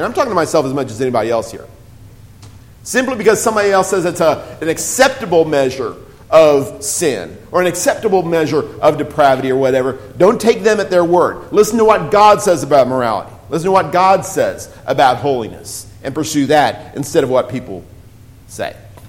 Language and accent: English; Ireland; I'm Irish, I got the red hair, you know, I can't help the temper thing.